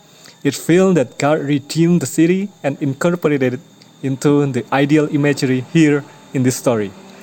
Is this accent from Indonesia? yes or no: yes; Indonesia; English is a second language; and I'm from Indonesia.